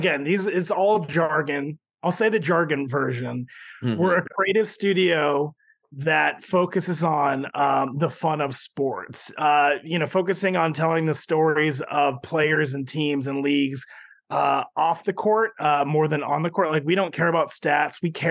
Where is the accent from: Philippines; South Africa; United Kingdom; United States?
Philippines; I'm Filipino. He's an icon to our people.